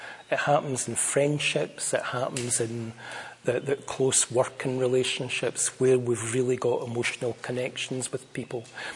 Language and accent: English; Scotland, United Kingdom; I'm Scottish enough to express my irritation freely and easily.